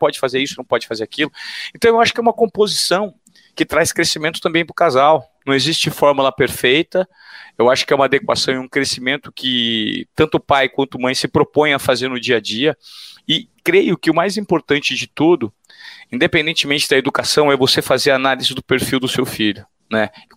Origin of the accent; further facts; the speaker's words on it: Presidente Venceslau, São Paulo, Brazil; Eu me lembro que eu fui criado em Venceslau